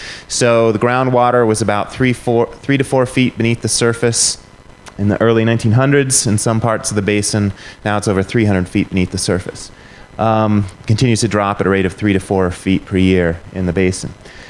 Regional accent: Tucson, Arizona, United States; the situation in my hometown of Tucson, Arizona

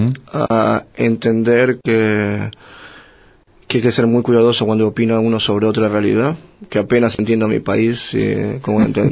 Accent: Buenos Aires, Argentina; born there; Que es mi lugar en el mundo, es el lugar del barrio donde yo nací, donde tengo paternal.

